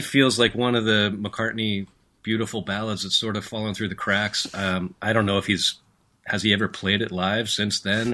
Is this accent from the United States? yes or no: yes; New Jersey, United States; which to me, and growing up in New Jersey, was sounded very cool.